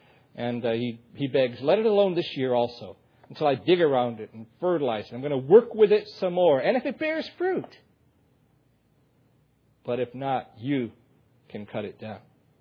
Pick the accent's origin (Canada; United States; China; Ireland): United States; Because I'm an American and love the country of America, of course.